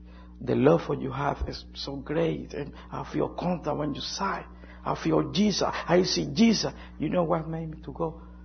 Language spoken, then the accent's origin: English; Colombia; I'm from Colombia. I see a lot of miracles.